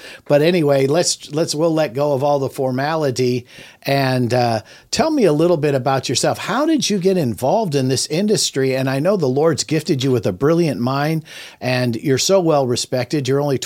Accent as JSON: {"language": "English", "region": "California", "country": "United States", "said": "We have a young man here is really on the cutting edge from California. He's from my home state."}